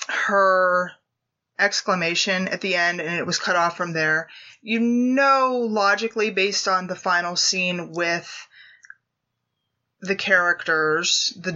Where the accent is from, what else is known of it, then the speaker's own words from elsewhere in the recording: Pittsburgh, Pennsylvania, United States; I'm originally from Pittsburgh, so I'm a Yinzer.